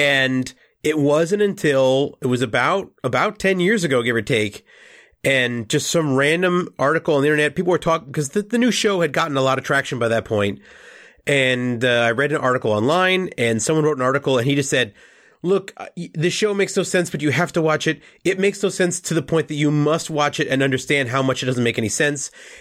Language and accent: English; United States; For me, well, I am an American, which means I had no idea what Doctor Who was for a very, very long time.